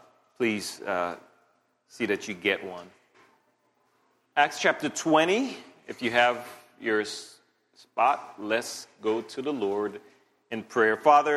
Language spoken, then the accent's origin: English; Louisiana, United States; accent: Cajun; Excuse my Cajun accent. Sound like I'm chopping down a tree or something.